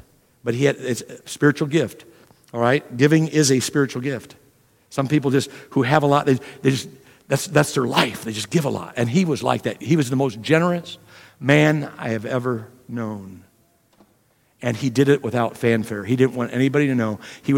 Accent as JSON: {"language": "English", "town": "Archbold", "region": "Ohio", "country": "United States", "tie": "born or raised there", "said": "He was a farmer in Archbold, Ohio, my hometown."}